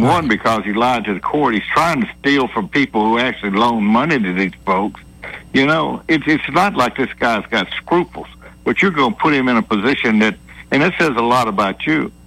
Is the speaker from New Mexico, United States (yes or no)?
no; Montgomery, Alabama, United States; born there; I'm 69, Jack. I was born in Montgomery, Alabama